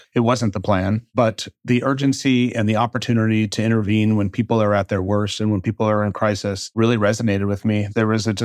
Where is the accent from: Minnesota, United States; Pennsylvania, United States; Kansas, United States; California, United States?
Pennsylvania, United States; I am from a part of Philadelphia called Delaware County, affectionately referred to as Delco by the folks that grew up there. It's an extraordinary place to grow up right outside of Philadelphia.